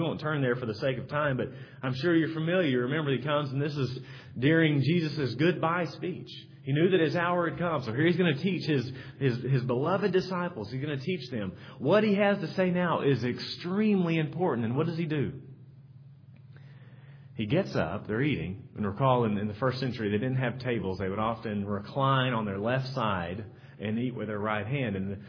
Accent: Texas, United States; also born or lived in Louisville; Now, I'm from Texas, so I love Tex-Mex.

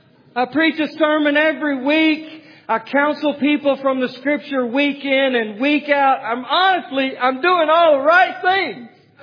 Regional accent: the South, United States; but I'm from the South and when we get excited we yell!

